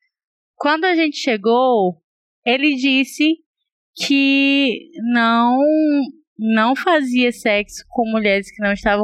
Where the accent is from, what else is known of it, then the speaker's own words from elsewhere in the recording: Maracanaú, Ceará, Brazil; E a gente é de Maracanaú, no Ceará.